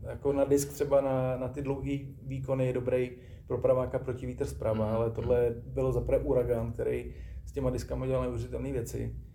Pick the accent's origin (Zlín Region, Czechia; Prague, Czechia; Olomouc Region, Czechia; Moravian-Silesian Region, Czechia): Prague, Czechia; Jsem Pražák.